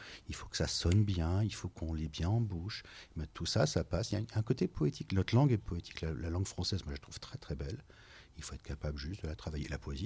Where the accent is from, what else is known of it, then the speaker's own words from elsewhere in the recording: Hauts-de-France, France; accent: Nord; now in Faches-Thumesnil, France; J'habite à Fâche-du-Ménil depuis une petite dizaine d'années. J'habitais avant à Ronchin. Voilà. Et sinon, je viens du fin fond du Valenciennois. Donc, je fais un gros effort pour ne pas sortir mon gros accent du Nord, parce que j'en ai un.